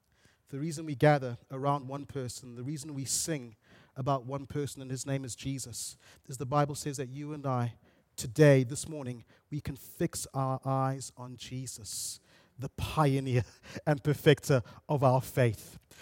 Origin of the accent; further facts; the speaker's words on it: Bulawayo, Zimbabwe; I grew up in Bulawayo in Zimbabwe.